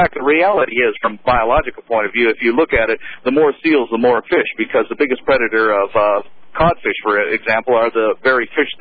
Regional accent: Canada; being Canadian, I've always felt quite ashamed of the fact that Canada engages in this incredible slaughter of seals.

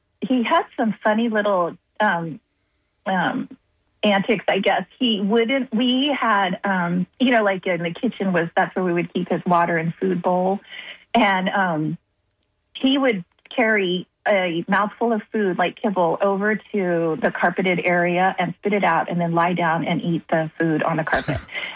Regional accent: San Antonio, Texas, United States; No, I grew up actually in San Antonio, Texas.

